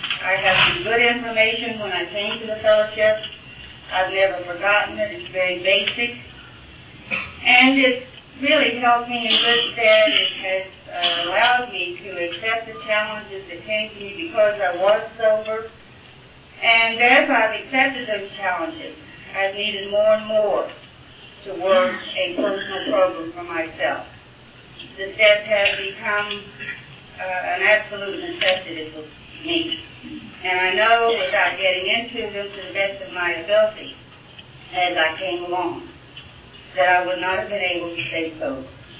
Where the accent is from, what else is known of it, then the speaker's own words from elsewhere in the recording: West Virginia, United States; I was raised in West Virginia, very uneventful, childhood, good, devoted, dedicated, religious parents.